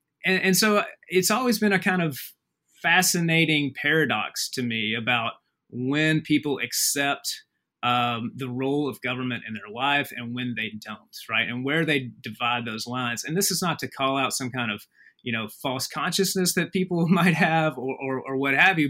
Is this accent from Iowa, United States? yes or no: no; Alabama, United States; I grew up right on the Alabama-Tennessee line